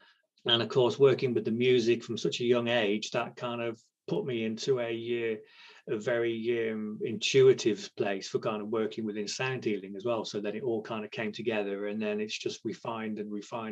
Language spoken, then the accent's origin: English; Shrewsbury, West Midlands, United Kingdom; born there; Okay, so I was born in Shrewsbury, which is the same place Charles Darwin was born.